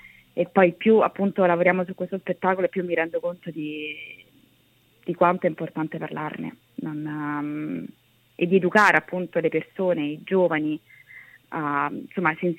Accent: Poland; io sono polacca

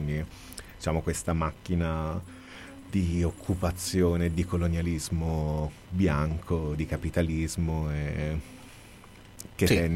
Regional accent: Calabria, Italy; le sonorità tradizionali di Calabria, che è la mia terra

